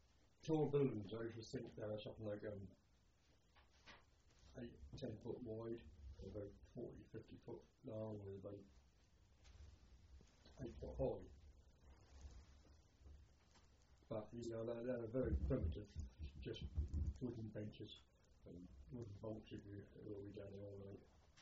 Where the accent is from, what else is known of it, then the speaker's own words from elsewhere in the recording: Norwich, East of England, United Kingdom; I was born in Norwich.